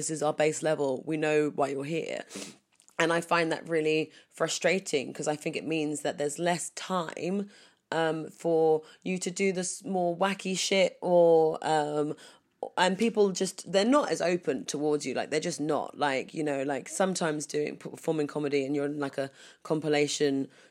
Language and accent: English; London, United Kingdom; I'm from London